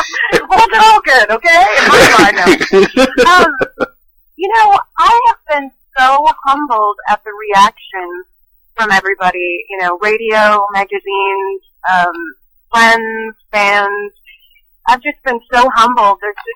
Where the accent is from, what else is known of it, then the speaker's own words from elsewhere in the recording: North Dakota, United States; also born or lived in Florida; now in Nashville, United States; Originally, I am from North Dakota. Don't be jealous.